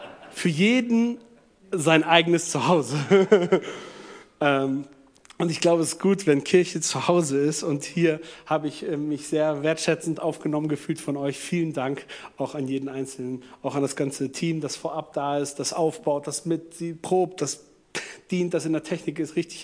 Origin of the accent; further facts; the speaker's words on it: Hanover, Lower Saxony, Germany; ich komme aus Hannover, bin dort geboren. Ich versuche mal die Geschichte kurz zu machen, ich stelle mich ganz kurz vor. Bin jetzt 37, verheiratet